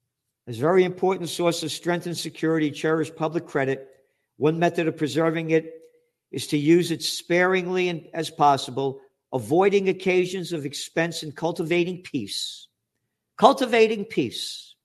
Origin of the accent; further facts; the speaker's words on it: United States; I am an American.